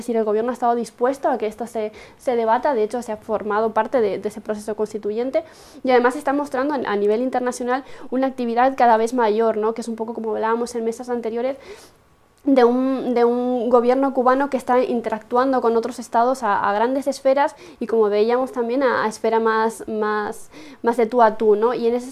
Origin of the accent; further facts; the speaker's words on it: Uruguay; en el caso mío, que soy de Uruguay, que no puedo ni siquiera votar